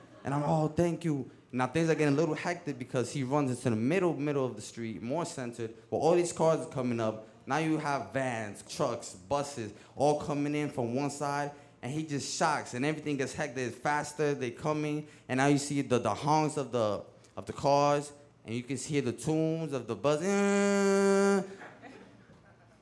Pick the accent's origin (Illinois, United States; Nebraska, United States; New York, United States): New York, United States; Bronx; born or raised there